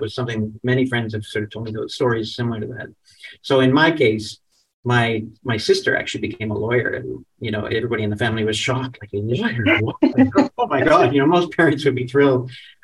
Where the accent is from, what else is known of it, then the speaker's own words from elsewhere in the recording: Toronto, Ontario, Canada; growing up in Toronto, you end up doing all sorts of things